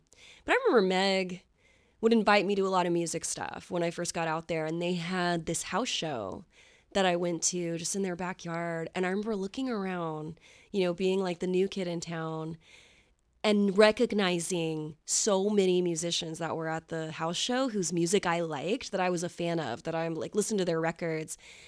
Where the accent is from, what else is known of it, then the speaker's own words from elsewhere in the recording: Texas, United States; And then, you know, I was in choir growing up in Texas, and eventually finally got into some voice lessons when I was in high school.